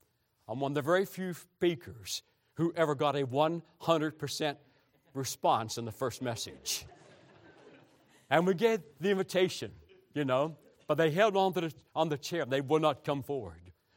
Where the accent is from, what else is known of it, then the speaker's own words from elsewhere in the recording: West Virginia, United States; I'm from West Virginia. We said yuns guys or yuns. We never said y'all. Never heard that word in my life, y'all.